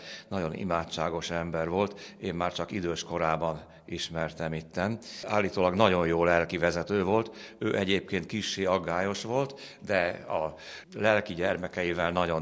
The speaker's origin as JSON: {"language": "Hungarian", "town": "Gyöngyös", "region": "Heves", "country": "Hungary", "tie": "born there", "said": "egyébként annak idején Gyöngyösön volt, ahol születtem."}